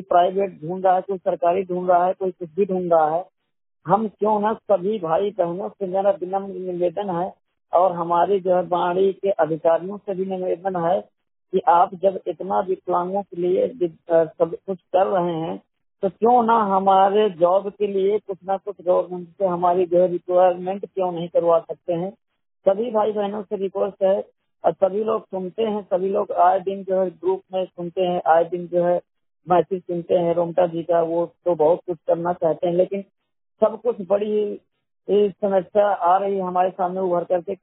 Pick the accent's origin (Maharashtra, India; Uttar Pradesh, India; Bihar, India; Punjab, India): Uttar Pradesh, India; Banda; मैं बांदा उत्तर प्रदेश का मूल निवासी हूँ।